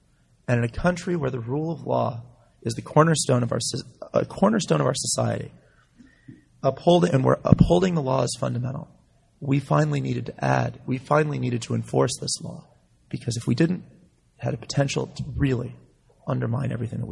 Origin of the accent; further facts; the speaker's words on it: Los Angeles, California, United States; I grew up in Los Angeles and have gone to casinos for years and years.